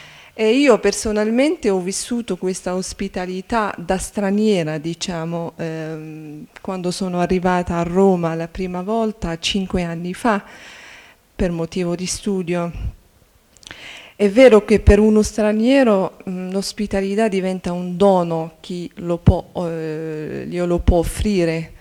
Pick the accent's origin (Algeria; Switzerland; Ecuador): Algeria; vengo dall'Algeria.